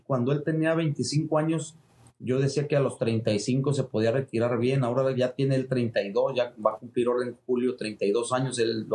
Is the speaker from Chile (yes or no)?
no; Mexico; hay que estar investigando los mejores boxeadores que hemos tenido por uno como mexicano